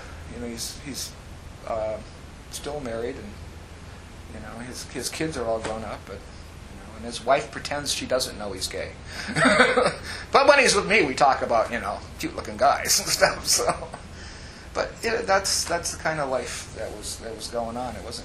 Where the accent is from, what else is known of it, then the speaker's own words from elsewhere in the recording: Manitowoc, Wisconsin, United States; Anyway, then growing up in Manitowoc, I graduated from Lincoln High School in 1967.